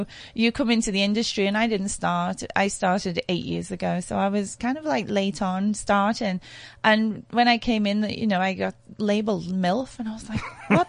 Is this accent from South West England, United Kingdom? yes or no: no; Liverpool, North West England, United Kingdom; I'm from Liverpool and a lot of people from Liverpool originated from Ireland.